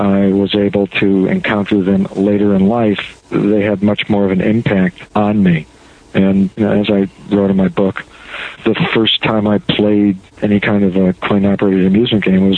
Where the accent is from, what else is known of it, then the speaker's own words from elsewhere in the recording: Chicago, Illinois, United States; But growing up in Chicago, where games were outlawed, it wasn't until I went to college that I started playing pinball.